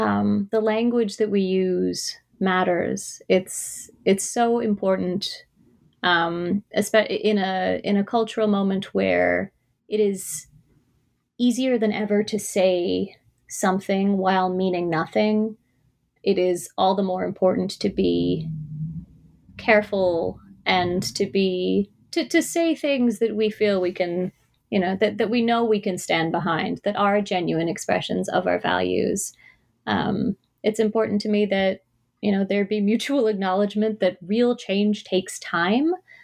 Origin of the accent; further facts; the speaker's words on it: Toronto, Ontario, Canada; I was born and raised in Toronto, and as somebody who works in the arts in Canada